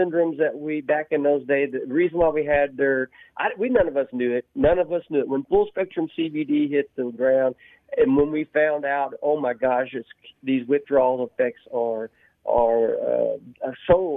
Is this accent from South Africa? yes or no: no; the Ozarks, United States; I told you before, I grew up in Prohibition, you know, the Ozarks, you know